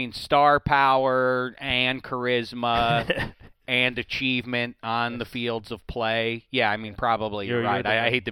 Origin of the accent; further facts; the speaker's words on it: Pittsburgh, Pennsylvania, United States; Not Pittsburgh. Not a lot of tailored suits in my hometown.